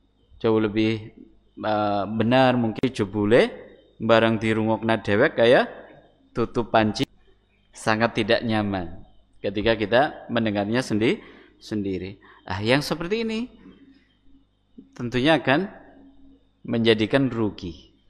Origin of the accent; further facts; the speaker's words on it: Java, Indonesia; budaya kita sebagai orang Jawa dan seterusnya